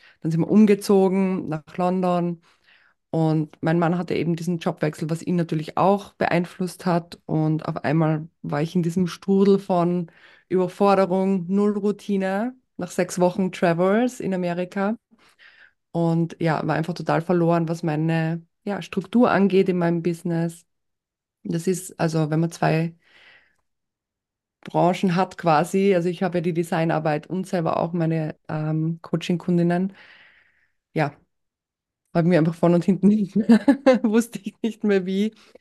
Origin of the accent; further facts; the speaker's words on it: Graz, Styria, Austria; now in England; also dass ich nicht aus Deutschland bin, hört man wahrscheinlich auch an meinem Akzent. Ich bin tatsächlich ursprünglich aus Österreich, aus Graz, und lebe aber seit 4 Jahren in England mit meinem Mann.